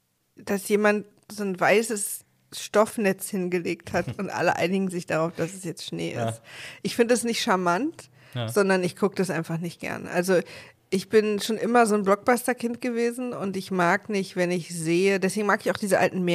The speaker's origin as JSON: {"language": "German", "region": "East Germany", "country": "Germany", "said": "weil ich als Ossi müsste ja eigentlich natürliche Skepsis vor allem amerikanischen damit aufgewachsen sein"}